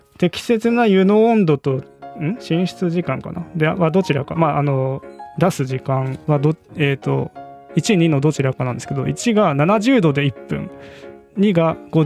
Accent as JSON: {"language": "Japanese", "region": "Toyama", "country": "Japan", "tie": "born or raised there", "said": "僕地元富山なんですけど"}